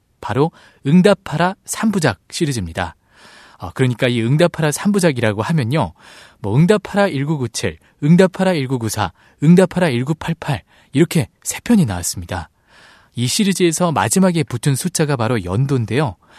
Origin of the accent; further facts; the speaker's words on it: Seoul, South Korea; 저는 따뜻한 서울 남자